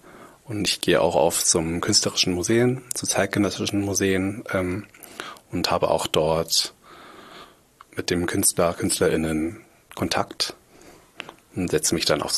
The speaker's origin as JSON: {"language": "German", "town": "Kiel", "region": "Schleswig-Holstein", "country": "Germany", "also_born_or_lived": "South Korea", "said": "Und ich komme natürlich auch aus Kiel, deswegen ist es mal schön, wenn man im Norden ist."}